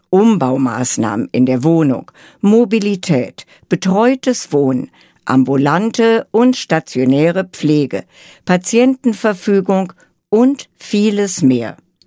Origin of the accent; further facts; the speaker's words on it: Frankfurt, Hesse, Germany; born there; Als geborene Frankfurterin freue ich mich noch immer